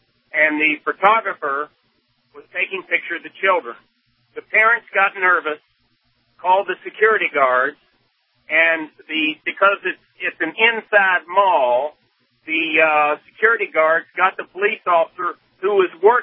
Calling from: Charleston, West Virginia, United States; I'm calling from Charleston, West Virginia.

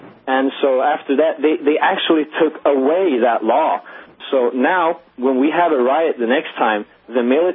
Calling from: Sweden; English is a second language; I'm calling from Sweden

